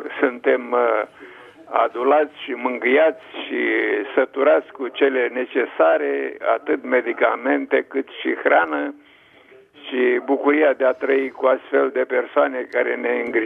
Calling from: Germany; din Germania.

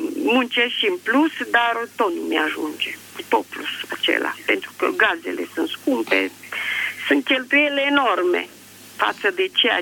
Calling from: Bucharest, Romania; Sunt din București.

